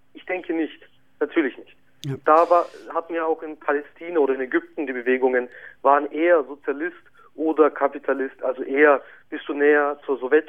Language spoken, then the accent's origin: German; Nuremberg, Bavaria, Germany; Ich fühle mich als Franke mehr als Bayer. Genau dasselbe. Ich bin in Nürnberg geboren, aufgewachsen, also bin ich Franke. Ich bin kein Bayer.